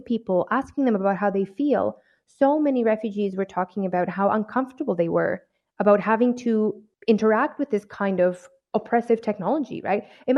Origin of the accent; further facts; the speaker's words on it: Canada; I'm a Canadian refugee lawyer by training and an anthropologist